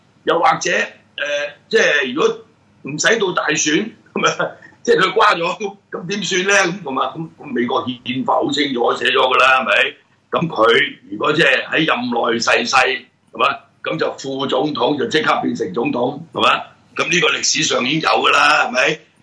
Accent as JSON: {"language": "Cantonese", "region": "Guangdong", "country": "China", "said": "我哋廣東人打麻將叫雞虎降上降"}